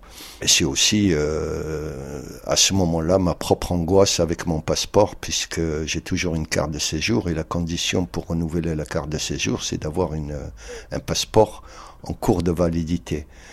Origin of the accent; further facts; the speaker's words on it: Algeria; Sur les papiers, je suis Algérien.